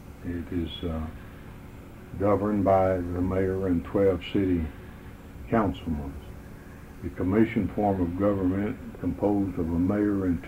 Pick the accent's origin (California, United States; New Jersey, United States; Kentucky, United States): Kentucky, United States; Middlesboro; I was born and reared in Middlesboro, in the western end of the section of the city of Middlesboro, which is known as the Junction. And there I was born and reared and was schooled